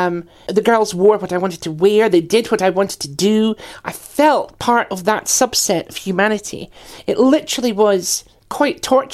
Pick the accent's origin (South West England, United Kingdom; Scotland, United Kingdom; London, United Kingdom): Scotland, United Kingdom; Aberdeen; I was brought up in Aberdeen on the northeast coast. It had a history of fishing and paper making, and that was the industry.